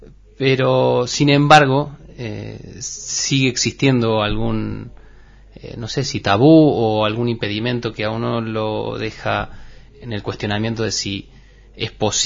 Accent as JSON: {"language": "Spanish", "country": "Argentina", "moved": "yes", "said": "soy argentino, o sea que nos hemos venido desde Argentina, el mudarnos a otro país"}